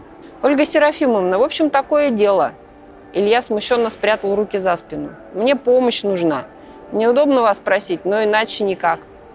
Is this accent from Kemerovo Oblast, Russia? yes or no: yes; Kemerovo, Kemerovo Oblast, Russia; Я из Кемерово.